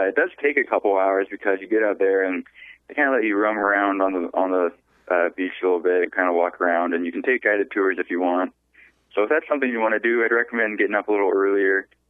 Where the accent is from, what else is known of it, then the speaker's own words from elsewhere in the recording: Spokane, Washington, United States; I'm staying a little bit warmer in San Francisco for one thing. I'm from Spokane, Washington.